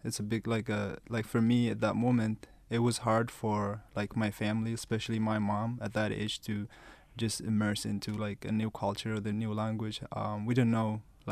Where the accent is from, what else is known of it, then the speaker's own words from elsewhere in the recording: Eritrea; now in United States; Yes, I'm from Eritrea.